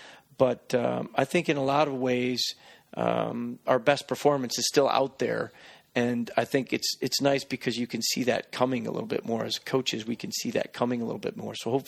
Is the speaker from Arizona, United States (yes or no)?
no; Detroit, Michigan, United States; I come from Detroit, and that's hockey town.